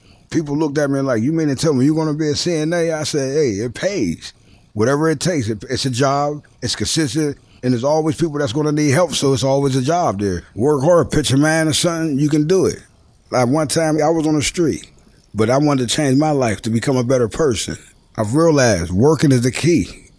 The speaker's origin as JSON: {"language": "English", "town": "Pittsburgh", "region": "Pennsylvania", "country": "United States", "tie": "born or raised there", "said": "I grew up in Northview Heights. Born and raised. I moved up in Northview in 1970 when I was born. I left Northview, and I say like 1990."}